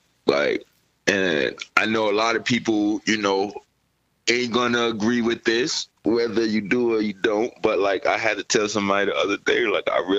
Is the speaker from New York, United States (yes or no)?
yes; Brooklyn, New York, United States; Like, me personally, I'm from the East Coast, being from Brooklyn, New York, and stuff like that.